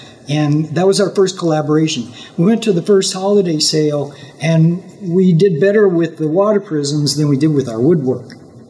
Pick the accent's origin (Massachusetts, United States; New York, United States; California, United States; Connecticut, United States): California, United States; now in Taos, United States; I came from California, and I got here by way of a friend who had moved to New Mexico